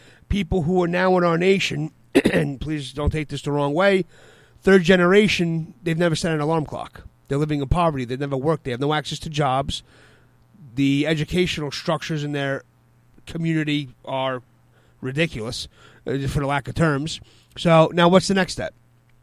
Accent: New York City, New York, United States; I grew up in the Bronx.

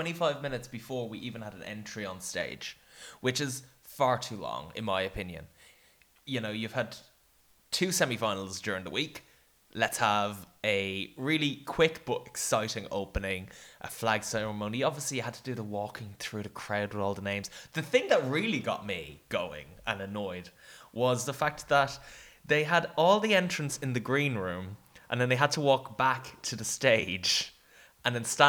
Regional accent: Ireland; accent: Irish; Now, full disclosure, guys, I don't know if you can tell by the accents. We're not quite 33 yet, but we're Irish.

